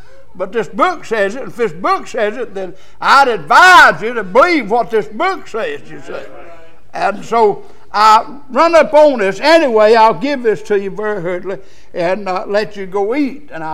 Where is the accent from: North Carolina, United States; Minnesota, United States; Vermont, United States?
North Carolina, United States; Rockingham County; I'm from originally from Rockingham County, and we have a lot of people up there that are hoping that they're saved.